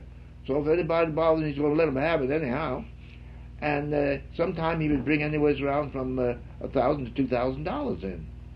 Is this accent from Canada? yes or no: no; Camden, New Jersey, United States; born there; I was born on Orchard Street in Camden, New Jersey, you see.